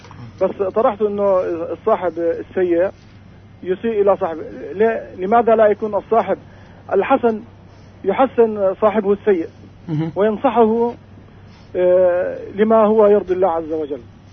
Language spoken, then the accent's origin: Arabic; Nablus, West Bank, Palestine; من نابلس.